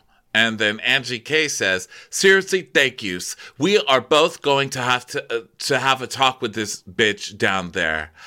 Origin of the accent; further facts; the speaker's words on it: Salt Lake City, Utah, United States; I'm from Salt Lake City, okay? I know people here.